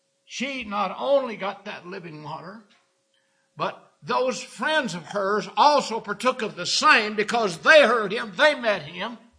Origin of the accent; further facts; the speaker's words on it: Texas, United States; now in Oklahoma, United States; Now, here in Oklahoma, and I'm from West Texas, I can tell you 3.5 years of drought is pretty tough.